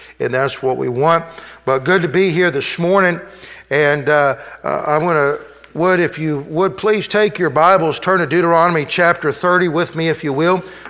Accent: Florida, United States; My brother and I grew up in Florida, and a lot of alligators there

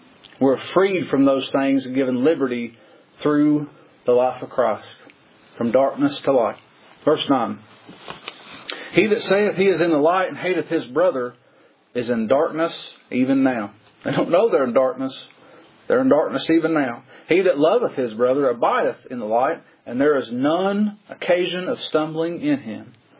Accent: Kentucky, United States; I'm from Kentucky. You know Todd Nybert?

